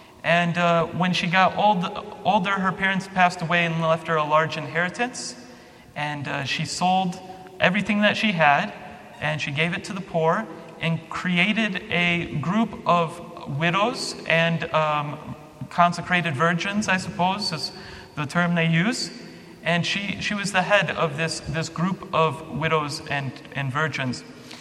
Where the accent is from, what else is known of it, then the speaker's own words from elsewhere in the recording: Chicago, Illinois, United States; I grew up in Chicago. I was not raised Orthodox either